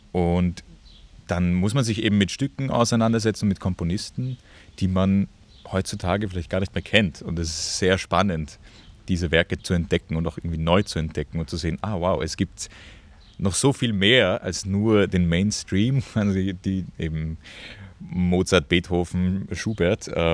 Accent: Vienna, Austria; Ich komme aus Wien und studiere auch dort.

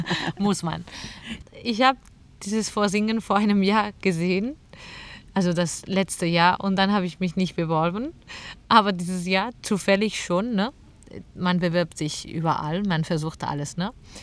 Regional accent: Catalonia, Spain; German is a second language; ich komme aus Katalonien und ich freue mich, hier dabei zu sein.

